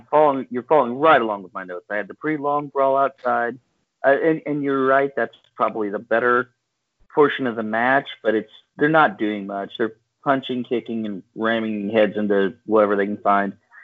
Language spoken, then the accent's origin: English; Missouri, United States; now in Kansas, United States; And I'm from Missouri, but I do live on the Kansas side now.